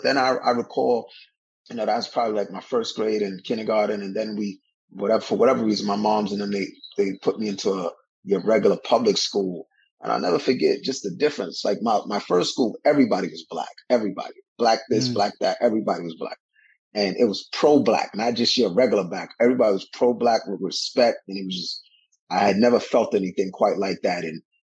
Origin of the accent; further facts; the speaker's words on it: Brooklyn, New York, United States; Growing up in Bushwick, and not to say that the teachers that I had there weren't good teachers, you know, but it was a different kind of experience because they did not look like me.